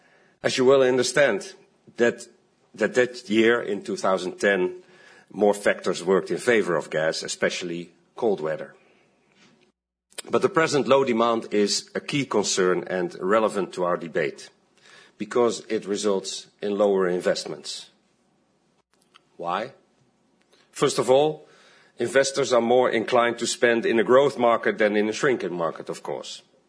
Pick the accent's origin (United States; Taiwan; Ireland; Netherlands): Netherlands; English is a second language; during the World Gas Conference in the capital of my home country, in Amsterdam.